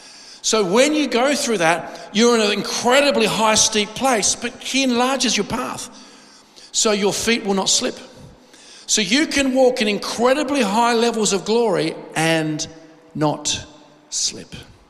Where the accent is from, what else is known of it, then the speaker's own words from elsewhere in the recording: Adelaide, South Australia, Australia; by the grace of God, I'm born and bred in Adelaide. And I've been able to travel.